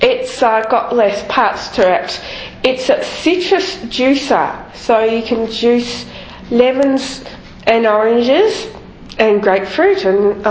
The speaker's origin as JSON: {"language": "English", "town": "Melbourne", "region": "Victoria", "country": "Australia", "said": "from Melbourne, Australia. Although I'm currently staying in Dubai with my dad for a few weeks."}